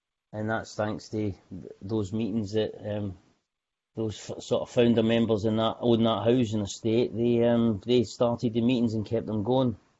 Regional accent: Scotland, United Kingdom; also born or lived in Glasgow; now in Gosport, United Kingdom; I am a Scotsman in a foreign land. I live in the south coast of England. I live in a place called Gosport, which is in Hampshire, right beside the seaside.

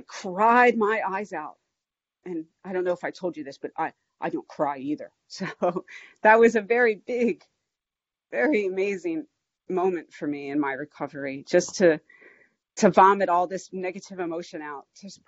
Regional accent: Philadelphia, Pennsylvania, United States; When I was growing up in, I grew up in North Philadelphia, pretty tough little section of town.

